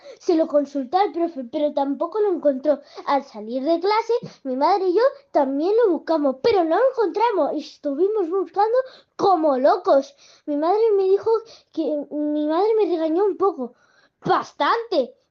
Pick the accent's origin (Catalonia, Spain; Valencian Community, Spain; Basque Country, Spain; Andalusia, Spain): Andalusia, Spain; Martos; tengo 8 años y soy de Marto, un pueblo cerca de Jaén.